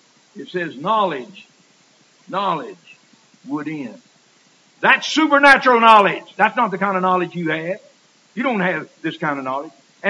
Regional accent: Oklahoma, United States; One time, Steinbeck gave a setting of his book in Oklahoma, my home state, and that's why it was quite interesting to me.

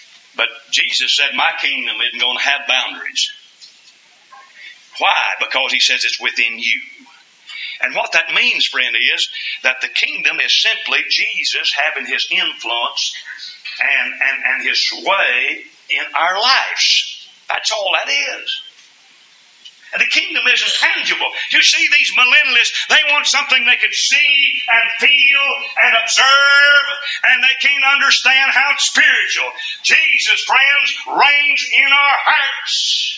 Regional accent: Kentucky, United States; I grew up in Kentucky. I was born there and raised in Kentucky.

